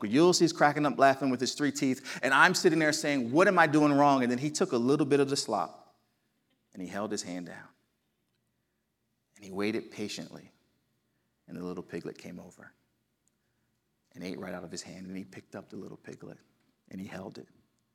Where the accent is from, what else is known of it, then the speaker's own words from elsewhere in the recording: New Jersey, United States; also born or lived in Dallas; Now, I'm from New Jersey. I'm sure you probably picked it up in my accent. When I moved to Dallas, Texas, we lived there for 10 years.